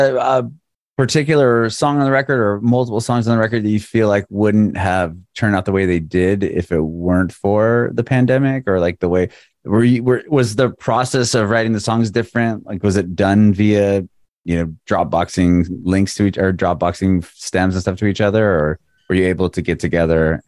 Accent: San Diego, California, United States; now in Nashville, United States; I'm originally from San Diego, and I moved to Nashville about a year and a half ago.

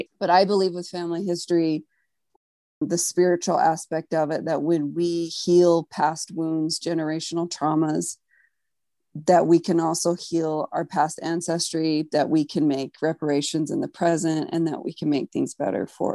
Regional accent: United States; Your viewers can't see me, but I am Mexican American. So I am a person of mixed ancestry.

